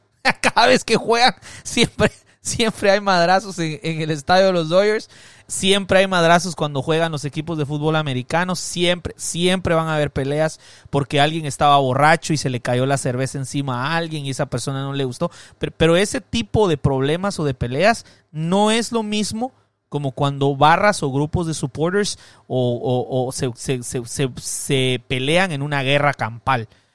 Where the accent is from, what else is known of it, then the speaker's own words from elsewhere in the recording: Guatemala; now in United States; yo soy guatemalteco, pero yo estoy consciente que acá en el sur de California